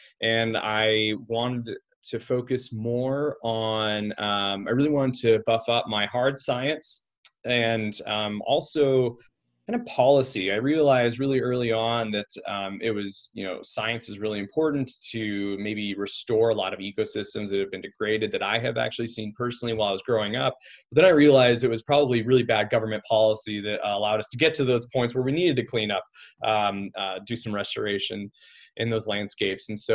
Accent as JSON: {"language": "English", "region": "Idaho", "country": "United States", "tie": "born or raised there", "said": "Well, I grew up in Idaho. My family moved here when I was really young, 5, and I'm not allowed to say where we moved from."}